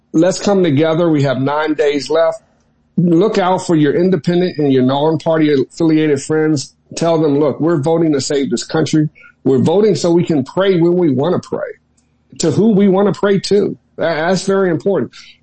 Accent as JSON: {"language": "English", "country": "United States", "tie": "born or raised there", "said": "you know, I grew up in Washington, and back then, and I didn't even know this when I was a young man"}